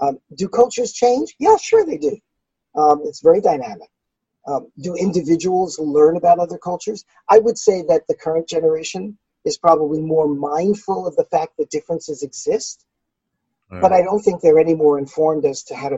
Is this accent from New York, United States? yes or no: yes; New York City, New York, United States; I'm still a New Yorker from New York City. I haven't lost that.